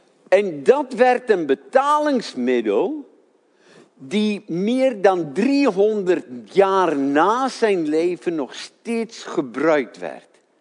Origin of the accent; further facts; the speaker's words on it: South Africa; ik ben in Zuid-Afrika opgegroeid en we hadden citroenen, die waren zo groot.